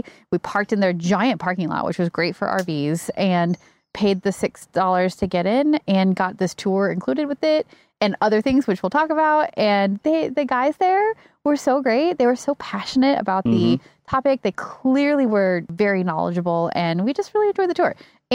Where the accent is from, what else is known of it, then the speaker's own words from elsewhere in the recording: North Carolina, United States; I'm from North Carolina.